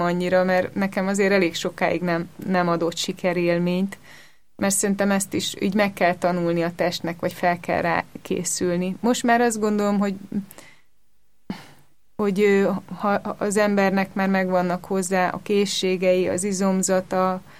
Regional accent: Budapest, Hungary; Igen, pestiek is vagyunk

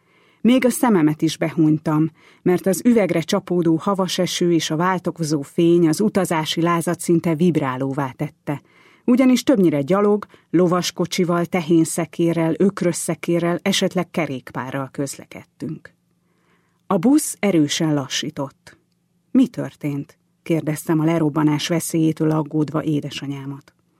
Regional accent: Furta, Hajdú-Bihar, Hungary; drága szülőfalumból, Furtáról Berettyóújfaluba

